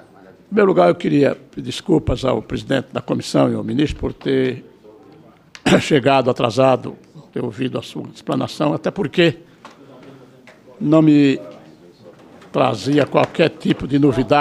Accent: Alagoas, Brazil; Porque nós somos de Alagoas, provavelmente.

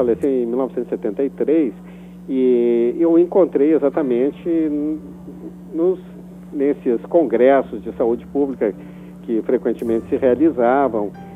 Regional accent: Brazil; de conviver com as pessoas no bairro do Bonfim, onde eu me criei, que era uma verdadeira aldeiazinha da Europa Oriental

